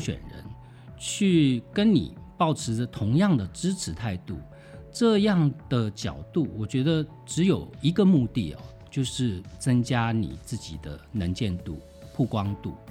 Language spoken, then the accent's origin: Chinese; Taiwan; 身为台湾人，身为中华民国的国民